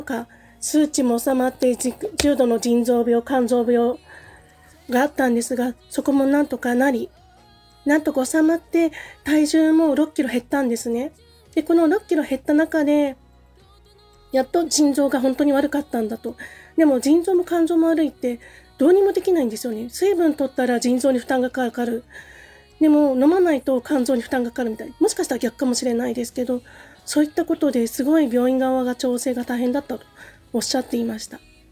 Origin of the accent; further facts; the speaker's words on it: Sapporo, Hokkaido, Japan; 私が札幌が出身なんですけども、札幌に帰った時には冷蔵庫が空で